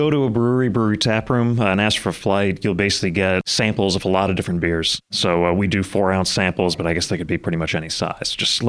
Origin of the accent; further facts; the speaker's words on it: Nashville, Tennessee, United States; I grew up here in Nashville. I was a native, born and raised, went away to school, and ended up coming back.